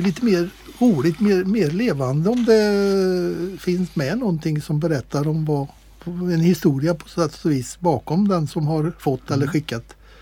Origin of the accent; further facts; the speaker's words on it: Åsarp, Västra Götaland County, Sweden; born there; jag är född i Åsarp, jag bor i Åsarp, så jag är inte Falköpingsbo egentligen, men har ju varit rätt mycket i Falköping. Och har ju bott i Åsarp